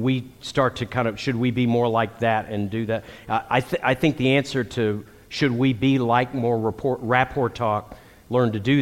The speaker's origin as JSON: {"language": "English", "region": "Texas", "country": "United States", "said": "I'm from Texas"}